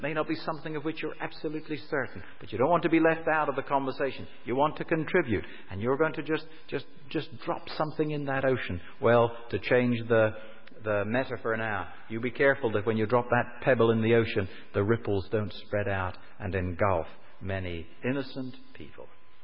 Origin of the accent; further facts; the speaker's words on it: Guernsey; moved away; also born or lived in Islay, Scotland; During World War II, I was evacuated from Guernsey when the Germans invaded, and I went to live for 4 to 5 years on a Hebridean island, the island of Islay.